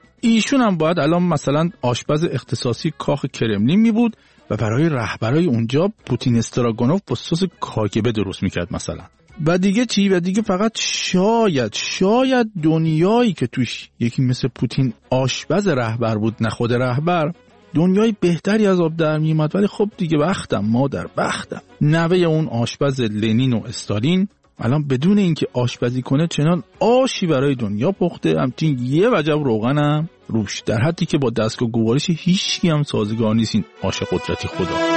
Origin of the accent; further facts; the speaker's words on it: Shiraz, Fars, Iran; born there; و متولد شیرازم هستم